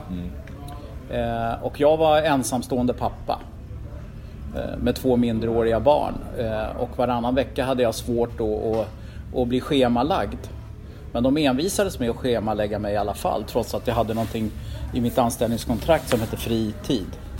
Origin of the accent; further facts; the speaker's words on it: Stockholm, Stockholm County, Sweden; Jag var ju från Rågsved, förortskille